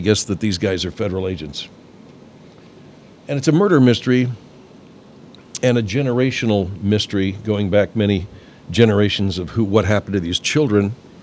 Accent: California, United States; I'd never been to Yosemite. I grew up in California. I've never been to Yosemite.

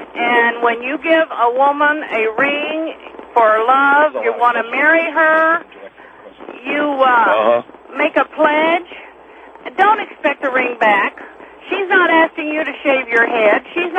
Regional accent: the South, United States; I was raised in the South

